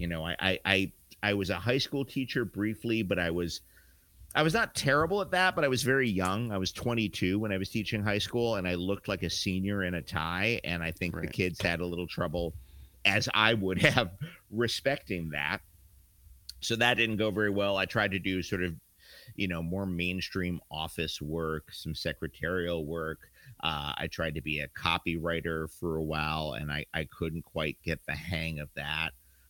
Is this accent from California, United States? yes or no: no; New York City, New York, United States; But the catch about growing up in New York City is that you see the downside of a career in the arts, or not the downside, but you see how hard it can be.